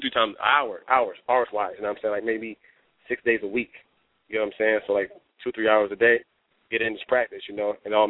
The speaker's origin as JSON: {"language": "English", "region": "Florida", "country": "United States", "tie": "born or raised there", "said": "Then they found out I was from Florida and I started dropping more clips. Then they realized something was really unique about me based off where I grew up at. I mean, I live in Florida"}